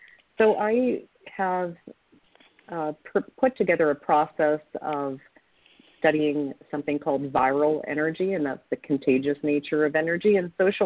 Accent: Ontario, Canada; I come from a family of immigrants, and I grew up in Ontario, Canada, on my grandfather's fruit orchard.

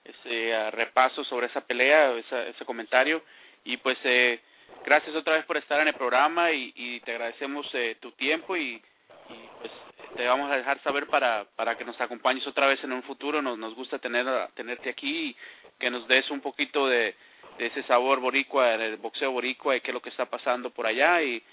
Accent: Colombia; tú eres mexicano, yo soy colombiano

